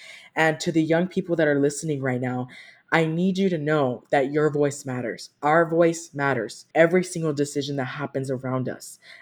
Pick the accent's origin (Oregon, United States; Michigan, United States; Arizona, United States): Arizona, United States; Tucson; So I'm from Tucson, Arizona, born and raised. All my family was born and raised here, so it has been awesome to see my roots here.